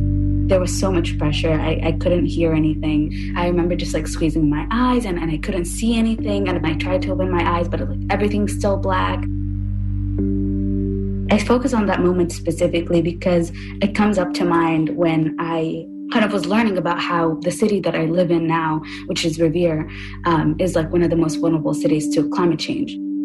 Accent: Aleppo, Aleppo Governorate, Syria; also born or lived in Damascus; I'm 18 years old. I was born in Damascus, Syria, where my mom is from. And then I moved to Aleppo, where my dad is from.

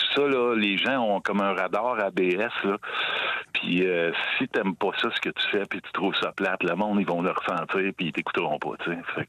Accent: Quebec, Canada; je viens d'Abitibi

